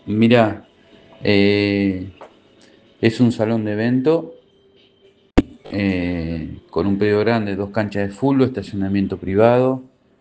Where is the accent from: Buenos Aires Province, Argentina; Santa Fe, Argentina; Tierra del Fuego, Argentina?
Buenos Aires Province, Argentina; General Arenales; Soy de General Arenales, provincia de Buenos Aires.